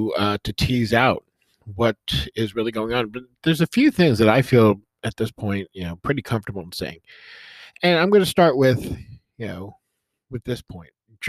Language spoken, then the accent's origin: English; United States; I think, as an American, I think it's really important for me